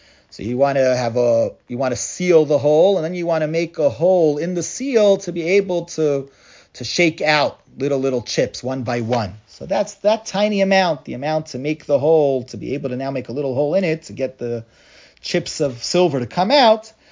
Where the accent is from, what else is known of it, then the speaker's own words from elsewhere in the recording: Washington Heights, New York, United States; You know, I grew up in Washington Heights. We used to have on the street corners these fellows.